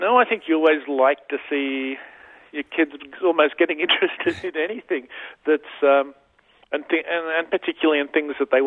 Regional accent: Australia; I'm 61. So I was born in 1943, and my country and your country, too, were at war with Japan. Mm. And so I guess, you know, I grew up with my mother telling me that the Japanese were coming to invade Australia

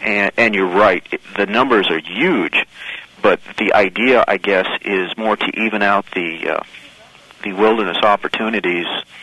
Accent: Alaska, United States; I'm from Alaska, and there's a certain movement up there to get rid of a lot of the national park and Forest Service grounds up there.

